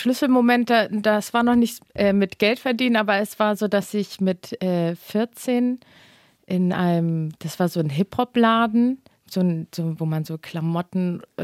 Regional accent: Hamburg, Germany; Ich wohne auch in Barmbek. Also aufgewachsen in Alsterdorf und dann meine erste Wohnung war in Barmbek. Dann habe ich in Wilhelmsburg und dann so mittendrin in St. Pauli und in Altona.

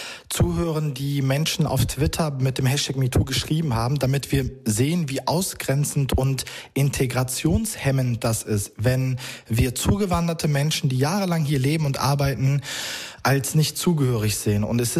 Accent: Germany; Und daraufhin habe ich gesagt, ich bin Deutscher.

